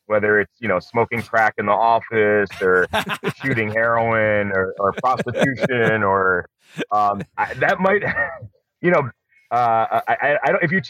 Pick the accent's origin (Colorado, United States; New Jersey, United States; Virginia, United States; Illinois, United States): New Jersey, United States; it may have been born and raised in New Jersey